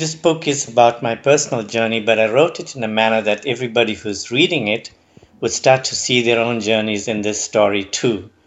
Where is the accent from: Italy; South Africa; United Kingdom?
South Africa; Durban, KwaZulu-Natal; now in Westville, South Africa; I'm from Durban. Grew up in a farm not too far from the city. It's called Inanda. Spent most of my childhood there.